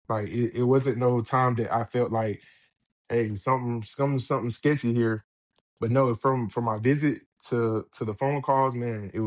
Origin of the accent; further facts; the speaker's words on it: Griffin, Georgia, United States; Man, growing up, we used to, we were country. So I'm from Griffin, Georgia. It's number straight country, horses, all types of stuff.